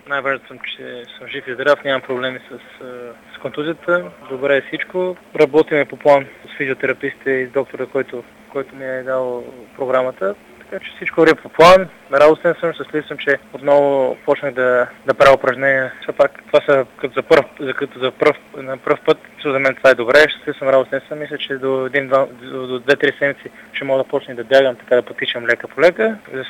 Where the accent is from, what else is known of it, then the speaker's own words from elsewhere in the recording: Italy; съм израснал в Италия, познават ми хората в Италия